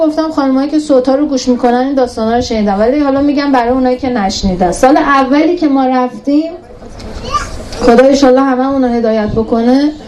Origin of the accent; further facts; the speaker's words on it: Iran; ماها که قرتی هستیم توی ایران بزرگ شدیم،